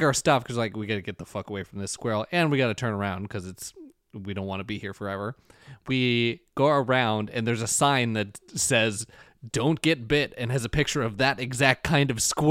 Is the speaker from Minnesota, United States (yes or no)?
yes; Minnesota, United States; I'm so Minnesotan, all right?